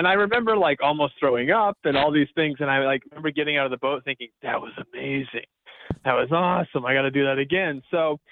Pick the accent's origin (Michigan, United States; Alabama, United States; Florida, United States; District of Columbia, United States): Alabama, United States; Huntsville; I grew up in Huntsville, Alabama, of all places.